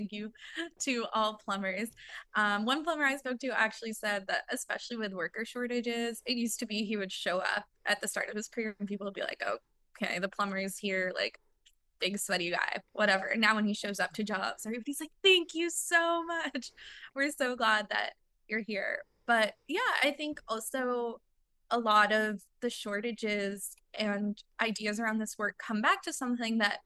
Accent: Boston, Massachusetts, United States; Shout out the MBTA, I'm from Boston.

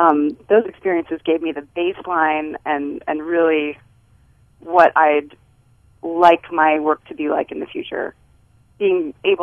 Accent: Sioux Falls, South Dakota, United States; In Sioux Falls, yeah.

